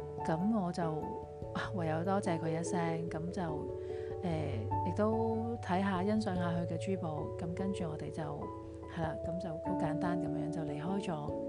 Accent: Hong Kong; 咁我就會其實有一個疑問，或者大家都會有個疑問，係咪我個樣或者係化妝或者係衣著特別似其他人，而唔係似一個香港人咧咁樣樣？

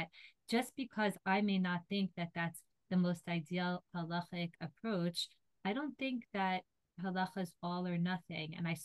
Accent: United States; And I think, you know, when I grew up in America, many women that I knew who considered themselves Orthodox

